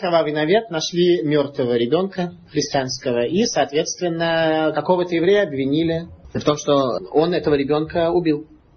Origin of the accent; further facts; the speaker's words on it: Vilnius, Vilnius County, Lithuania; Я из Вильнюса, поэтому отношусь к тем, кто митнагдим, не согласен с хасидизмом.